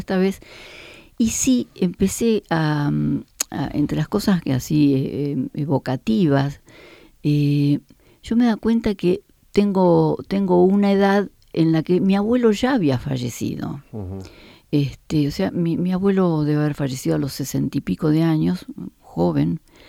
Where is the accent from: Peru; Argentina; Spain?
Argentina; yo tuve necesidad de decir, bueno, finalmente yo soy de Argentina.